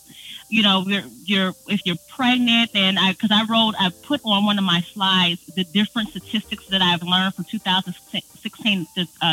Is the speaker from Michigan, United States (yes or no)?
no; Chicago, Illinois, United States; I'm from Chicago